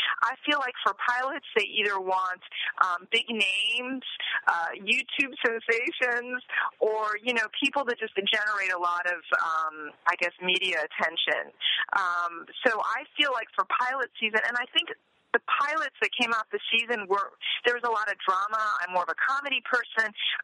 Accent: Washington, District of Columbia, United States; I remember I'm from Washington.

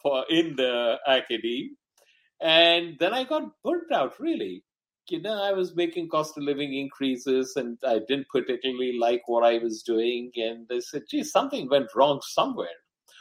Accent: Mumbai, Maharashtra, India; born there; also born or lived in Delhi / Kolkata / Yangon, Myanmar / Ahmedabad; I was born in Bombay, now Mumbai. And I had my early education all over North India because my father was in the government service. So we traveled quite a bit, but I had my early education in Delhi, Calcutta, Rangoon in Burma, Ahmedabad. And I grew up a Hindu

